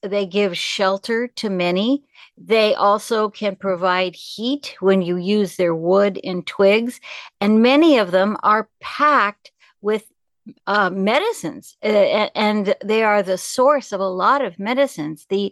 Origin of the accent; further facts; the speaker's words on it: Pacific Northwest, United States; Well, I grew up in the Northwest, and you know, the Northwest is made in a forest.